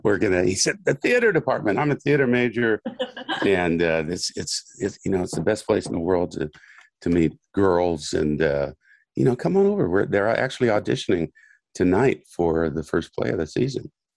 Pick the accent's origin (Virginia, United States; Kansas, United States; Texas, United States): Kansas, United States; He's a guy I grew up with in Kansas, a couple of years younger than I was.